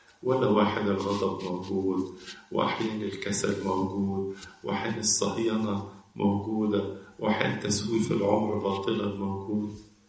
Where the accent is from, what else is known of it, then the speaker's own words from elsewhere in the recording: Egypt; يعني كلنا كمصريين نعرف الهرم